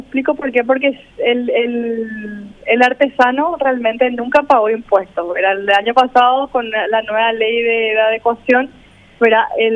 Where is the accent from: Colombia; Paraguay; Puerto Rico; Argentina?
Paraguay; como paraguayos